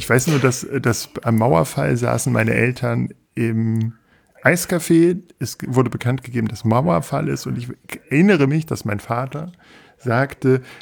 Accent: Peine, Lower Saxony, Germany; Also ich bin in Peine aufgewachsen.

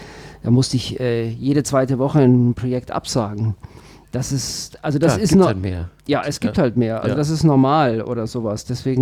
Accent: Switzerland; now in Germany; Also ich bin ja Schweizer, also wenn ich das mal so sagen darf, aber nur Zugereister.

